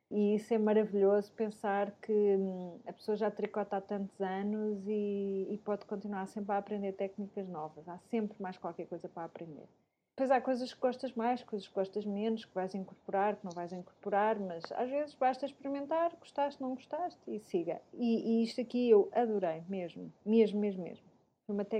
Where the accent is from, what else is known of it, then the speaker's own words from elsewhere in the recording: Argentina; Portuguese is a second language; moved away; eu já saí da Argentina há 10 anos, portanto, fomos conhecer 10 anos mais tarde em Barcelona